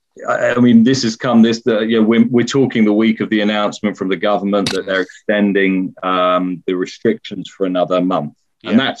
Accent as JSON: {"language": "English", "region": "London", "country": "United Kingdom", "tie": "born or raised there", "lives_now": "Tunbridge Wells, United Kingdom", "said": "I moved to Tunbridge Wells in 2002. I grew up in South London, moved out, priced out from where I lived. So I moved out to Tunbridge Wells. And I spent 20 odd years commuting to London."}